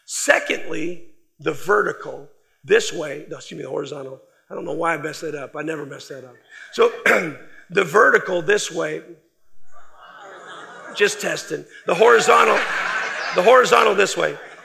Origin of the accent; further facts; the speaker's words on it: Michigan, United States; I'm from Michigan.